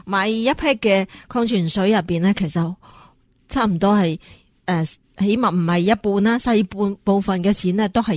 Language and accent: Cantonese; California, United States; 咁其实我感觉都好似我哋加州人被骗咗咁样